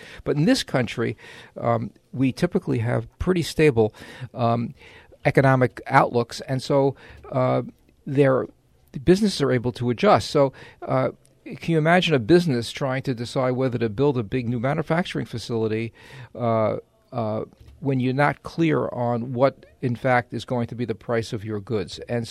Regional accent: New York, United States; accent: New York; The only reason I haven't gone back is I'm afraid to get my New York accent back.

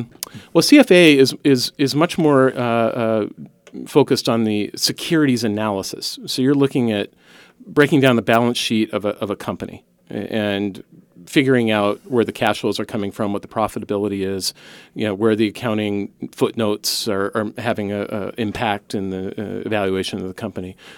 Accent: Santa Barbara, California, United States; Well, I grew up here in Santa Barbara, and I was fortunate to have a lot of great schooling here locally through the public school system

